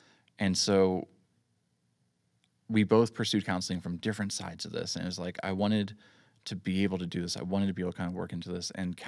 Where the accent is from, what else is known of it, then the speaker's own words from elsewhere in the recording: Lynchburg, Virginia, United States; I grew up in Lynchburg here, right? Born here, raised here.